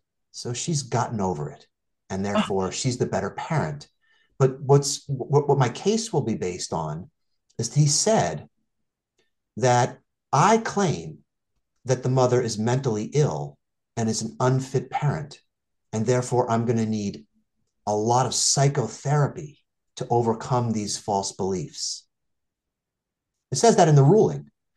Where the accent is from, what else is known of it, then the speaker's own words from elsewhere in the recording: New Jersey, United States; I come from a humble background. I grew up middle class in New Jersey.